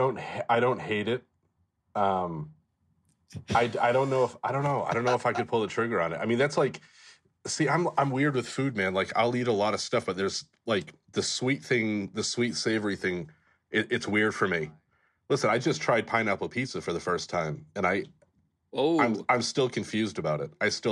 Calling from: Nashville, Tennessee, United States; I am in beautiful Nashville, Tennessee.

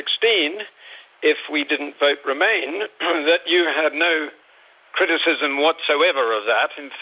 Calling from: Fuengirola, Andalusia, Spain; Fuangirola.

